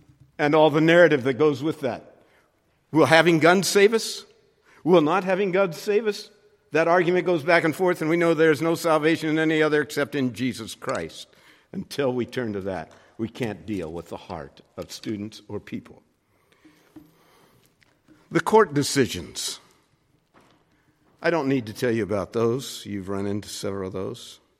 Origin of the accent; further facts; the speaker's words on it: California, United States; There were huge forest fires in areas that I grew up in Southern California.